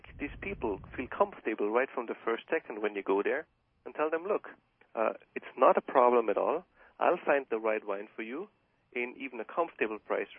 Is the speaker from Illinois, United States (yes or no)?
no; Brooklyn, New York, United States; also born or lived in Austria; You know, as you hear from my accent, I'm not from New Jersey